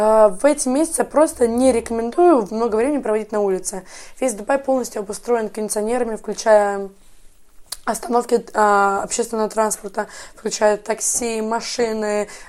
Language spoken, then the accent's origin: Russian; Moscow, Russia; also born or lived in Canada; Я родилась еще в Канаде, но вся моя семья русская, поэтому с детства я живу в России, в Москве.